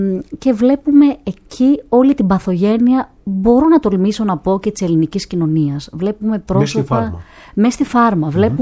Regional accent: Crete, Greece; Εννοείται, εννοείται, γιατί είμαι και από την Κρήτη.

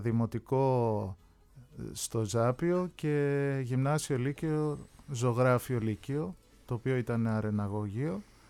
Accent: Istanbul, Turkey; Εγώ γεννήθηκα και μεγάλωσα στην Κωνσταντινούπολη, στην περιοχή Τζιχαγκίρ, Ταξίμ. Είναι μια συνοικία που την κατοικούν Έλληνες της Κωνσταντινούπολης

